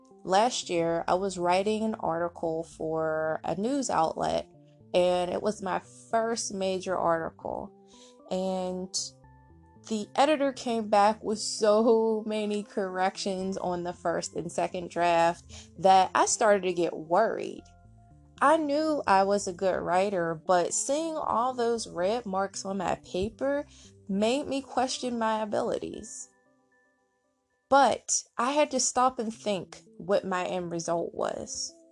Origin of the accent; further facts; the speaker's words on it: Pittsburgh, Pennsylvania, United States; which is an organization here in my hometown of Pittsburgh.